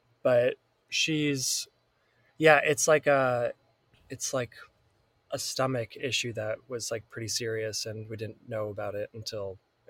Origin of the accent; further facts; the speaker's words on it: New Jersey, United States; also born or lived in Massachusetts; Yeah, I'm originally from Jersey, New Jersey.